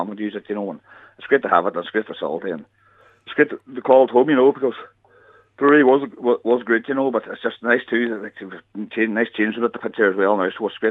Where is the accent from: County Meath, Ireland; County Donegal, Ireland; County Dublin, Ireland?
County Donegal, Ireland; Letterkenny; moved away; Now, look, I'm only a blow-in down here now. And I'm originally from Letterkenny, but I come down here in the late 90s, like.